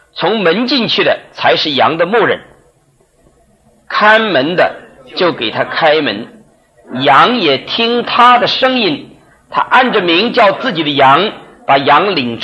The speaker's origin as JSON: {"language": "Chinese", "country": "Taiwan", "said": "我们台湾话叫做假膏啊"}